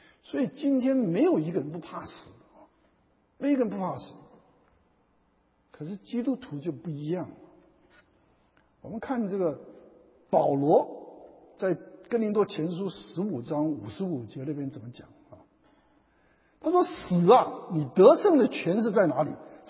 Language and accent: Chinese; China; 因为我们中国人这个特别是共产党就特别讲人死如灯灭